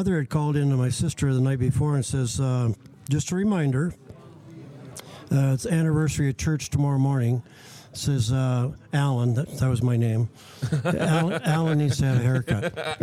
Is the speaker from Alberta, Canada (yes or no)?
no; Listowel, Ontario, Canada; So I took it to Listowel, took it to my hometown, which was unbelievable.